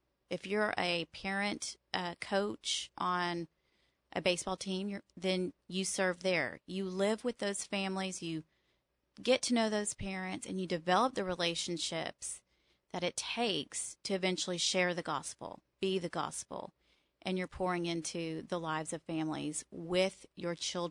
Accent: Tyler, Texas, United States; Well, I grew up in Texas as a daughter of a minister, Baptist minister, who was on church staff at different places throughout Texas.

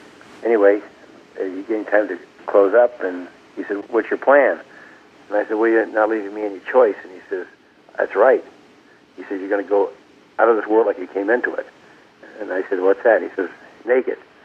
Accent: California, United States; Well, my father was a cattleman, so it was a kind of a ranch agricultural experience for me growing up.

